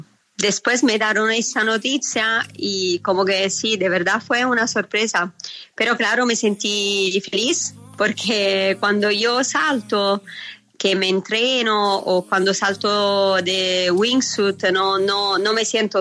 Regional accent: Anzio, Lazio, Italy; Yo crecí en Anzio, es un lugar cerca de Roma, en Italia.

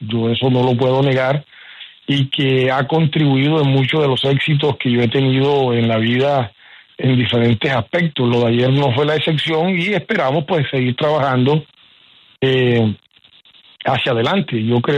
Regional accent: Sincelejo, Sucre, Colombia; now in Barranquilla, Colombia; procedente de mi ciudad de origen, que es la ciudad de Sincelejo, en el departamento de Sucre, y llegué a Barranquilla a estudiar mi universidad

